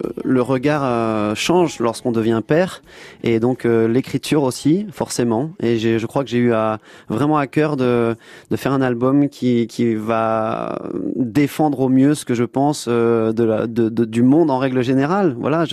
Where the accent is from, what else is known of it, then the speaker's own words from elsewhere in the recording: Senegal; also born or lived in Bamako, Mali / Guadeloupe; Moi, j'ai grandi d'abord au Sénégal, ensuite au Mali, à Bamako, et puis je suis parti vivre en Guadeloupe jusqu'à l'âge de 23 ans.